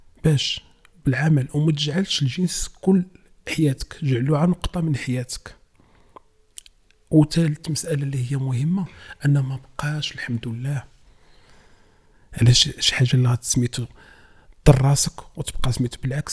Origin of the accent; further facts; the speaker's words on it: Salé, Rabat-Salé-Kénitra, Morocco; مدينه سلاه اللي هي مدينتي